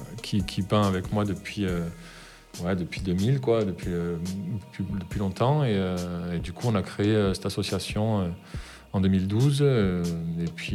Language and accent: French; Biarritz, Nouvelle-Aquitaine, France; Nous on est sur Biarritz, on a grandi au Pays Basque.